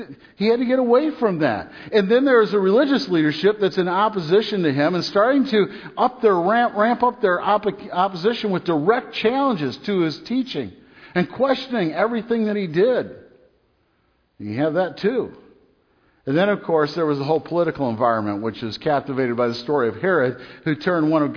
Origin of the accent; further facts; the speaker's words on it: Michigan, United States; I like that because I'm from Michigan.